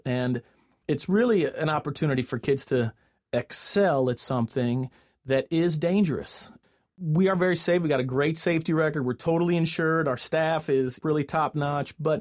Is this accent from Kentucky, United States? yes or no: yes; Villa Hills, Kentucky, United States; And I grew up in Villa Hills, Kentucky, and it was fascinating to be on a train